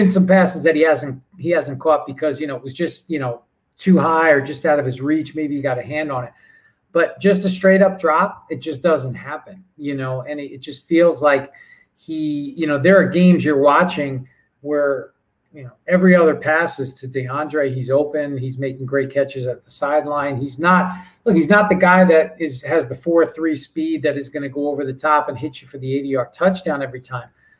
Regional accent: New York, United States; So, and I look, I grew up in New York.

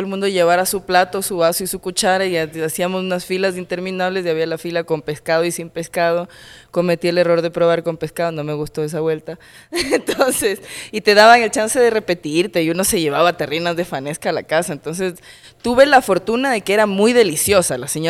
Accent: Coast, Ecuador; Como yo soy costeña, no es una costumbre muy costeña que se diga. Cuando vine a estudiar acá a Quito

